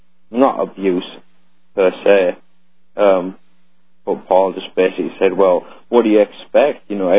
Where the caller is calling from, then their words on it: Texas, United States; I'm calling from Texas.